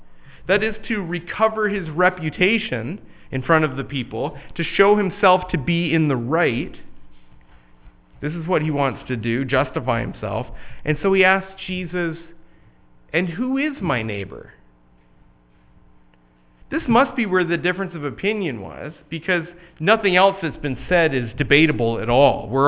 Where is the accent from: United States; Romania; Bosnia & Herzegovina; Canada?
Canada; I'm Canadian.